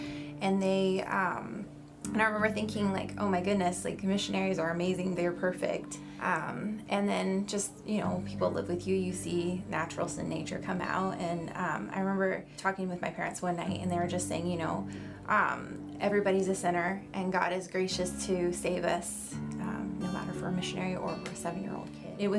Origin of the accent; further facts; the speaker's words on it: California, United States; All right, so I'm from California. I'm born and raised to believing parents.